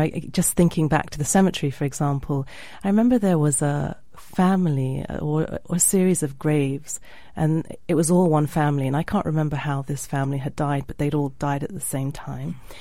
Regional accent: Jos, Plateau, Nigeria; I grew up in the north of Nigeria in a place called Jos

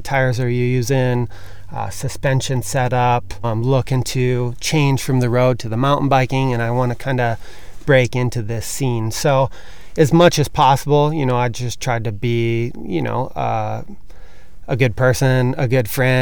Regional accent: Pinckney, Michigan, United States; from Pinckney, Michigan.

